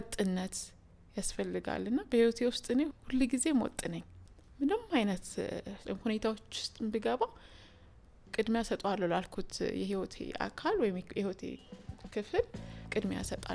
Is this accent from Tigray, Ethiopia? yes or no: no; Dessie, Amhara, Ethiopia; ከቤተሰብ ቀጥሎ የማህበረሰብ ደሴ ነው ያደግኩት።